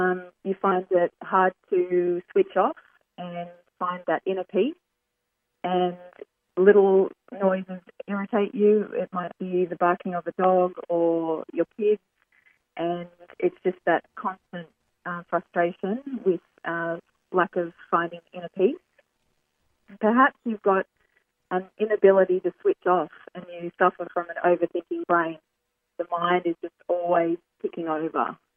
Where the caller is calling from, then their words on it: Sunshine Coast, Queensland, Australia; I'm calling in from the Sunshine Coast in Queensland, which is one of the beautiful sunshine states of Australia.